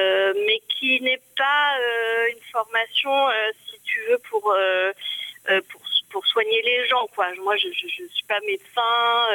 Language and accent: French; Auxerre, Bourgogne-Franche-Comté, France; Moi je suis bourguignonne quand même. J'ai grandi à Auxerre.